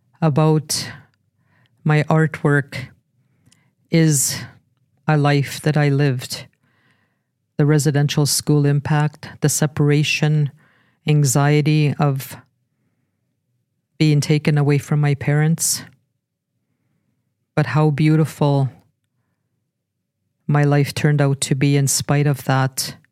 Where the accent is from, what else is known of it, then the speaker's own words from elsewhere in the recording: Fort McMurray, Alberta, Canada; born there; also born or lived in Beaver Lake; I was born in Fort McMurray in 1954. And I said I lived in Beaver Lake and was apprehended at the age of 7. I didn't leave the school till I was 18 years old.